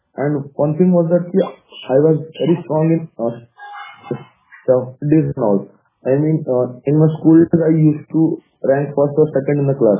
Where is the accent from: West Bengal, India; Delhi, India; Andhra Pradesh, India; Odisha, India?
Odisha, India; Cuttack; English is a second language; moved away as an adult; now in Bangalore, India; Basically, I'm from Cuttack in Odisha. For the past 4 years, I have been staying in Bangalore now.